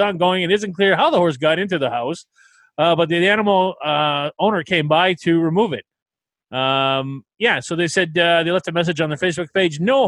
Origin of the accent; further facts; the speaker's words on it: Canada; No, and look, we're Canadian.